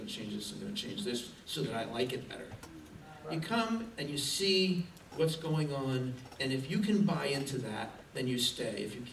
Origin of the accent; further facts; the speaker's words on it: New Jersey, United States; but I'm from Jersey, so I don't care.